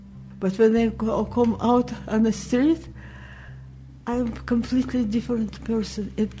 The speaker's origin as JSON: {"language": "English", "region": "Saint Petersburg", "country": "Russia", "tie": "born there", "second_language": "English", "moved": "yes", "said": "I was born in St. Petersburg, Russia. We left and we started from scratch. And my English was zero"}